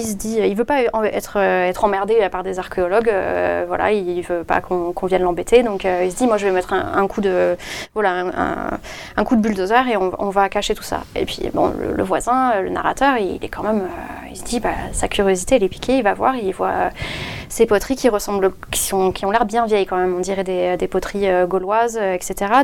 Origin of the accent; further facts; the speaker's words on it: Provence-Alpes-Côte d'Azur, France; Et moi, j'ai grandi dans la Provence, donc ça m'a forcément touchée.